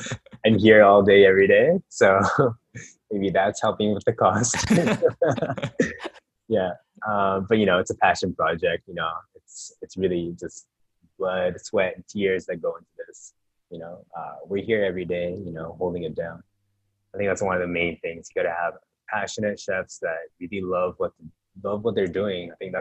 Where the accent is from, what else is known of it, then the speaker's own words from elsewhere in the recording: Canada; born there; I was born in Canada, but I'm Japanese